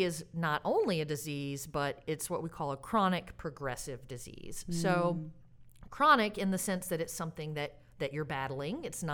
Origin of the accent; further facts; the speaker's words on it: Alabama, United States; also born or lived in California / Massachusetts; now in Oregon, United States; because I grew up in Alabama. So Alabama to California to Massachusetts and now to Oregon.